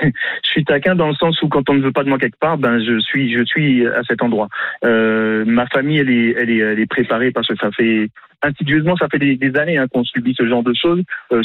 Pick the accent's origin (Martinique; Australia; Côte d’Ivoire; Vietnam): Martinique; Oui, je suis martiniquais, donc noir de peau.